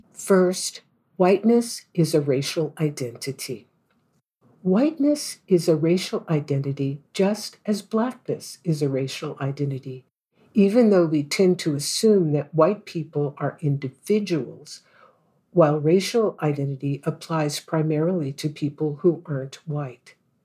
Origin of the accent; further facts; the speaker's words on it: Oakland, California, United States; also born or lived in France / Ghana; a writer and visual artist with a unique personal history. I'm from Oakland, California, spent decades as a historian